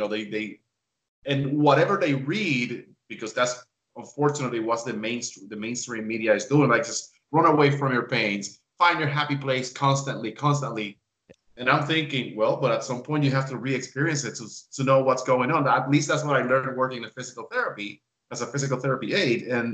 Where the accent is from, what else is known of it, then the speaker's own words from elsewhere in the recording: Puerto Rico; I grew up listening to salsa. I'm from the Caribbean. I'm from Puerto Rico.